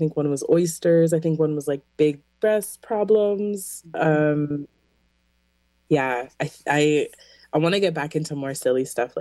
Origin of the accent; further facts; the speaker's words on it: Victoria, British Columbia, Canada; born there; Listen, I was born in Victoria.